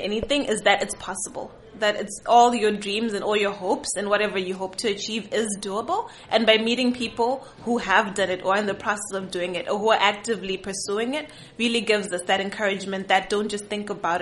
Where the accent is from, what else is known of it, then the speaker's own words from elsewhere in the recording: Zimbabwe; now in United States; I'm a third-year student at St. Catherine University. I'm an international student from Zimbabwe.